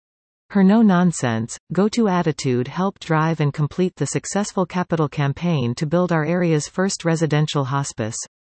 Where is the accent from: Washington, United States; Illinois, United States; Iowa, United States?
Iowa, United States; Aurelia; I was born and raised in Aurelia. I just went away to school and then came back, and I guess I really started volunteering after that. Aurelia is a great town.